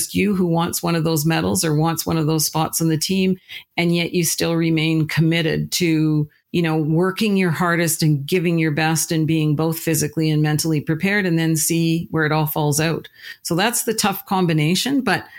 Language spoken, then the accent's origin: English; Canada; I think it is a huge step for us as a Canadian society to now be so transparent in talking about mental health and mental illness issues.